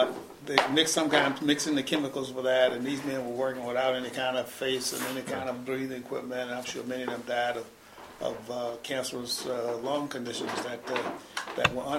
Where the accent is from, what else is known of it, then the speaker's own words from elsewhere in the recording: Georgia, United States; born there; Well, I was born in Georgia in 1942.